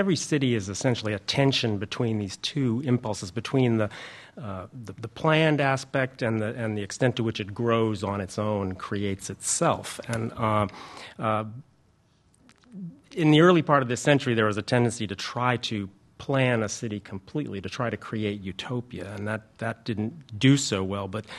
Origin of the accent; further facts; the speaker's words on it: Washington, District of Columbia, United States; born there; I was born in Washington, D.C., and I think we're a little closer to utopia than we were 50 or even 100 years ago.